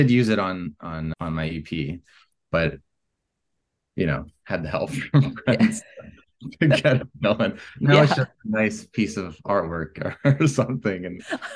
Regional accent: Vancouver, British Columbia, Canada; I'm born and raised in Vancouver, and I live there currently.

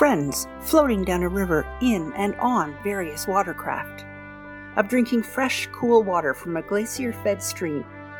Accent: Canada; Being recognized as a Canadian expat, I was teased as a culture that's obsessed with the weather.

